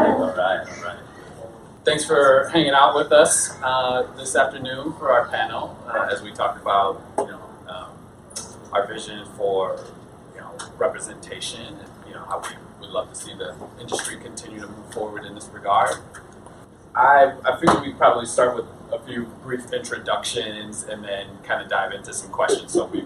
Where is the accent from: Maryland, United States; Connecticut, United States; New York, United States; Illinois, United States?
Illinois, United States; Waukegan; children's author from the Chicagoland area. I was born and raised in Waukegan, and have been in and around the Chicagoland area throughout my life.